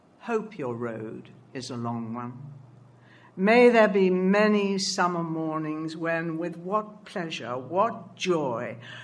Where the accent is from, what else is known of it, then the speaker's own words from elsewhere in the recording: London, United Kingdom; accent: Cockney; Poetry came when I started having to do poetry to get rid of my accent, to go to festivals so that people were accepting me as not having a Cockney accent.